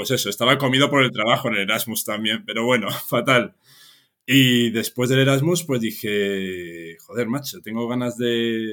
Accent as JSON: {"language": "Spanish", "town": "Colmenar Viejo", "region": "Community of Madrid", "country": "Spain", "said": "soy, como bien dices, de Colmenar Viejo, de al lado de Madrid"}